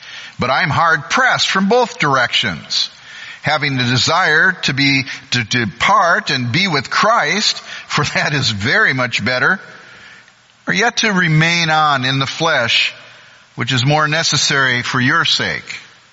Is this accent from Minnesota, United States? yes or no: yes; St. Paul, Minnesota, United States; I really hate being said I'm from Minneapolis, because St. Paul is the capital of the state. Let's just keep this straight. It's St. Paul.